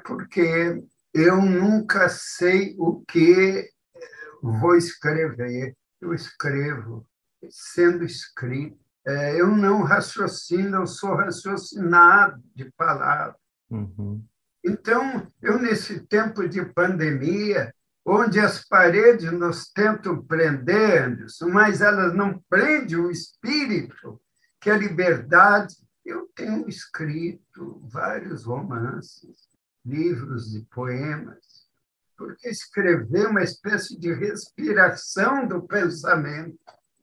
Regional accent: Rio Grande do Sul, Brazil; E, sobretudo, de rever a minha terra, que é o Pampa. Eu vivi muito tempo no interior do Rio Grande.

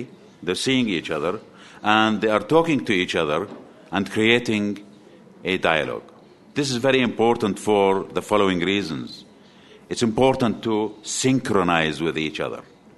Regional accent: Jordan; I come from Jordan. Jordan is a very small country, about 5% of Brazil.

